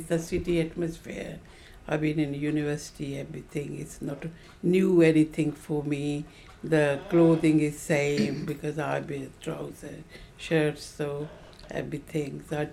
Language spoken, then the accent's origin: English; Jalandhar, Punjab, India; moved away as an adult; I came from India. The state is Punjab, and the town is Jalandhar. So I came from the city, Jalandhar city.